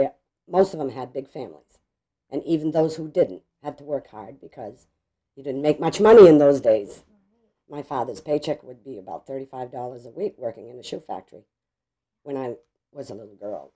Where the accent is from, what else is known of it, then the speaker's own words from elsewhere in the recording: Lewiston, Maine, United States; I was born in Lewiston, Maine, 1944, October 23rd.